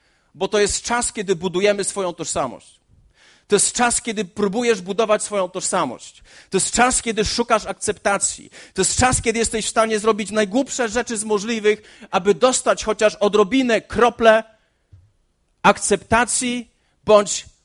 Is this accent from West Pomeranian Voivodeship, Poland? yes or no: no; Olesno, Opole Voivodeship, Poland; Czy ja powinienem czuć presję, bo jestem z Olesna?